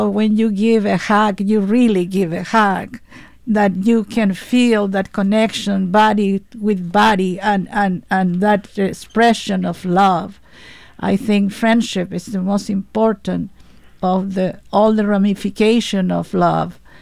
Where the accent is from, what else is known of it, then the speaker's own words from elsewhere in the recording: Santiago, Santiago Metropolitan Region, Chile; English is a second language; because I grew up in Chile, in Santiago